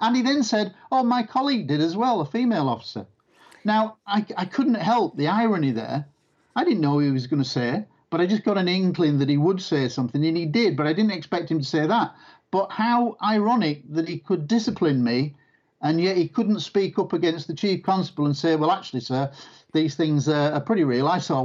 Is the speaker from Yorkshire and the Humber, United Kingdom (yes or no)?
yes; Scunthorpe, Yorkshire and the Humber, United Kingdom; born there; I was born in Scunthorpe, in what is now Lincolnshire, but then Humberside